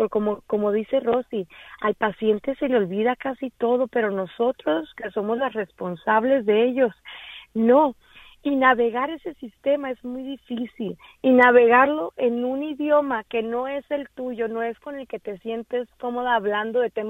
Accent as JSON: {"language": "Spanish", "country": "Mexico", "said": "Yo soy mexicana, y a veces vamos al doctor aquí y nos crea un shock cultural."}